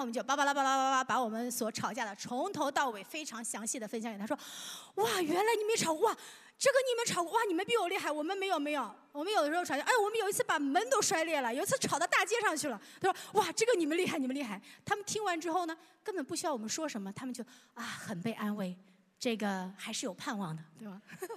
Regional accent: northern China, China; 我是来自于 北方，冬天是-30-40度的这样一个冰天雪地的地方

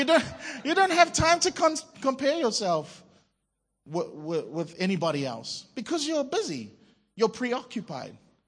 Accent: New Zealand; moved away; also born or lived in Singapore; I lived in Singapore for 8 years. Like, I came from New Zealand. We're so laid back there, right?

